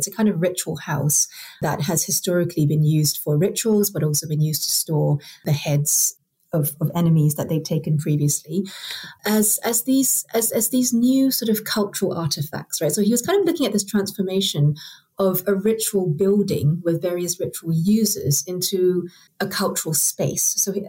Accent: Singapore; I think the seeds were already planted when I was growing up in Singapore

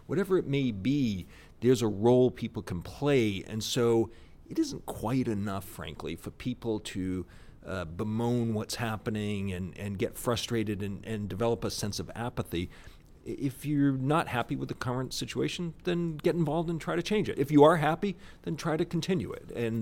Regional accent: Boston, Massachusetts, United States; now in Dallas, United States; So I moved to Dallas in March of last year, 2022. Thank you. It's good to be here. I'm still adjusting. I'm from the Boston area.

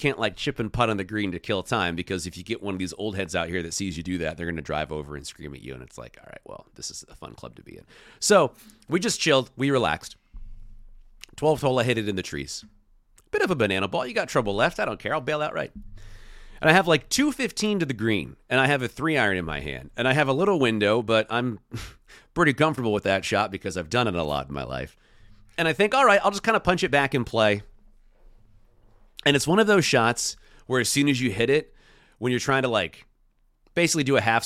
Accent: Portland, Oregon, United States; Not a great look for my hometown. Be interesting to see when and if we get NCAA basketball back to the Rose City.

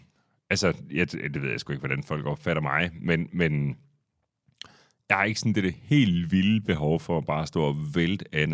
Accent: Randers, Central Denmark Region, Denmark; jeg var 42 år gammel, så jeg er fra 1980, og født og opvokset i Randers.

